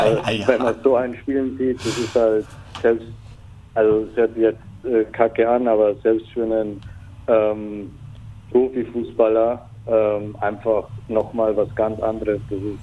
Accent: Fürstenwalde, Brandenburg, Germany; Also ich habe schon früh angefangen mit dem Fußball bei mir in Fürstenwalde, da wo ich aufgewachsen bin.

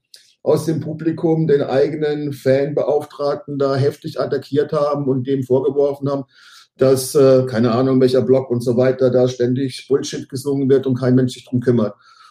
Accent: Mannheim, Baden-Württemberg, Germany; weil ich als Mannheimer empfinde den Verein tatsächlich als ein Glücksfall für Mannheim.

